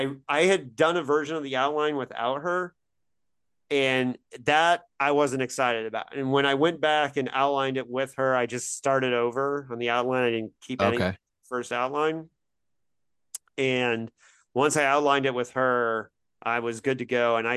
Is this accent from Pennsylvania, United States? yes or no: no; Indiana, United States; I'm from Indiana, so deal with it. That's the home of basketball basically.